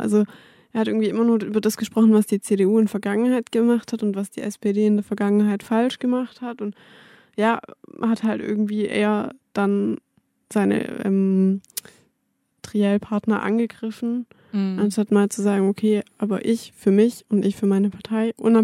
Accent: Stuttgart, Baden-Württemberg, Germany; Und ich komme ja aus Stuttgart

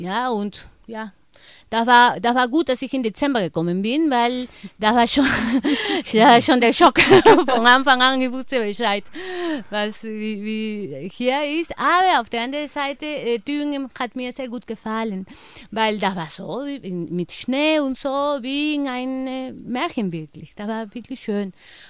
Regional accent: Lima, Peru; German is a second language; Ich komme aus Lima, ich habe Ferien gehabt und deswegen bin ich nach Cusco gegangen.

